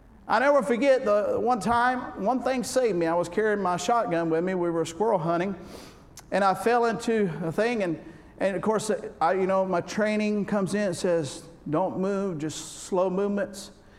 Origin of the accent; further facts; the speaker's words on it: Florida, United States; I am from Florida, Northwest Florida, or L.A., as most of us call it there, Laura, Alabama.